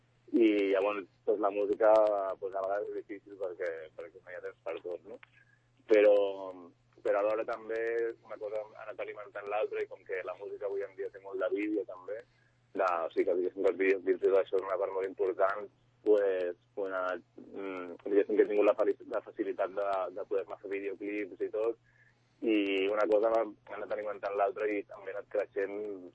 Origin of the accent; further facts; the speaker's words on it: Sant Cugat, Catalonia, Spain; d'aquí de Sant Cugat, jo soc de Sant Cugat.